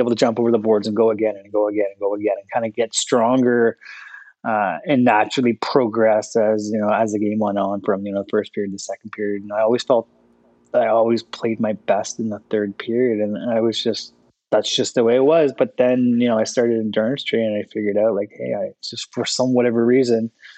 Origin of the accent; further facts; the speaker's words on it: Ottawa, Ontario, Canada; born there; as a youngster, I, you know, was born in Ottawa and I, you know, spent some time in Ottawa